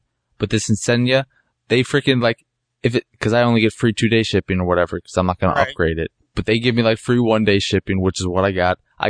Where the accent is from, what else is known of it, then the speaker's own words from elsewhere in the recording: Chicago, Illinois, United States; Yeah, I'm Chicagoan, bitch.